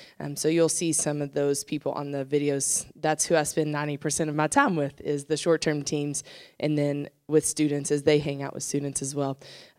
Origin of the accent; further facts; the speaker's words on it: Bryant, Arkansas, United States; now in Cambodia; went to Arkansas State for all through college, was involved in CEO, so this was my home church while I was in Jonesboro, originally from Bryant.